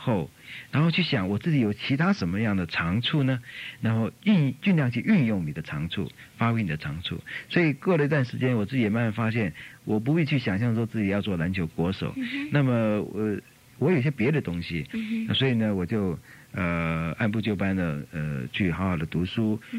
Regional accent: Taiwan; born there; 在我们的整个小小的家族里面来讲，我是第一个出生在台湾的

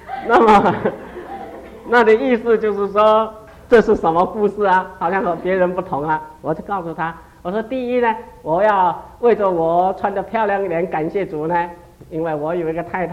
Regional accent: China; 这个就是我们中国人一些观念，我觉得应该改变。

